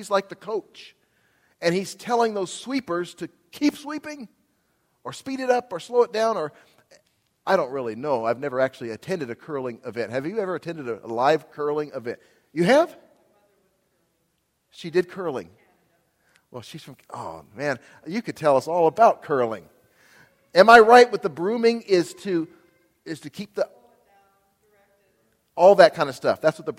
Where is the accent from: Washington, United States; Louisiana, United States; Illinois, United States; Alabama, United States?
Washington, United States; Auburn; I grew up in the Northwest in Auburn, Washington, went for 12 years of school at Buena Vista Elementary and Auburn Academy